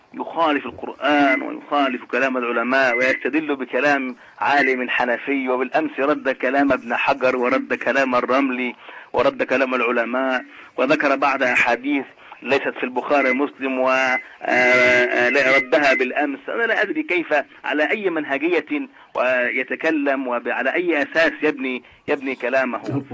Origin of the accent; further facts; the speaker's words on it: Egypt; كما يقولون عندنا في مصر